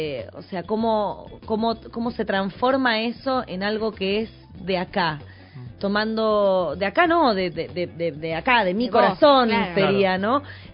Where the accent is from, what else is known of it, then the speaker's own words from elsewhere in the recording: Buenos Aires, Argentina; cuando somos de Villa Urquiza y de Villa Crespo.